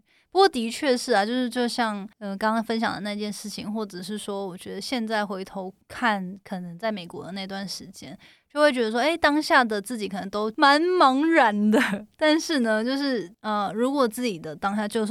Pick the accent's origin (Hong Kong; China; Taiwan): Taiwan; Hualien County; 身边的家人，就我是花莲人，但还好我家人们都平安这样子。